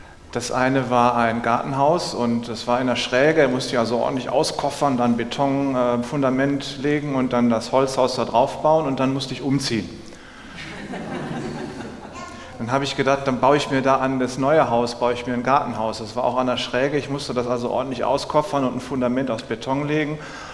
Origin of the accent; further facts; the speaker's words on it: Essen, North Rhine-Westphalia, Germany; in meiner Heimatstadt Essen